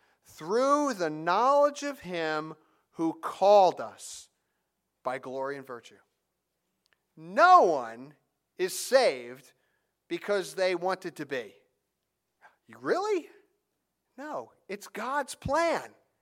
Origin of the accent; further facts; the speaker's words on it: New Jersey, United States; Growing up in North Jersey, I sort of date myself, but I remember Reverend Ike with his flashy cars and diamond rings.